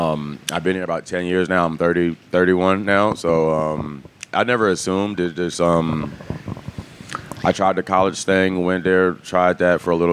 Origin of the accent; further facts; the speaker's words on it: Atlanta, Georgia, United States; I grew up in Atlanta. I'm born and raised in Atlanta.